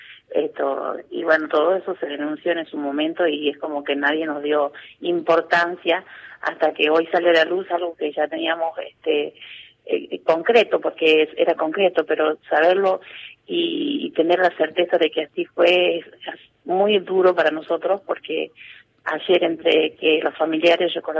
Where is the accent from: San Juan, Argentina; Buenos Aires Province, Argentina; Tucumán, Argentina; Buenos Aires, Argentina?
Tucumán, Argentina; Yo soy de Tucumán, he estado en Mar del Plata un año y dos meses